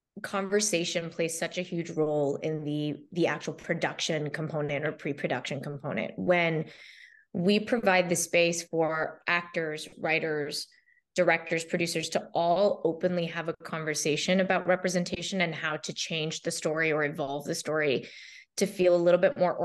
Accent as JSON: {"language": "English", "country": "Canada", "tie": "born or raised there", "said": "as an Indian girl growing up in Canada, because that was my experience."}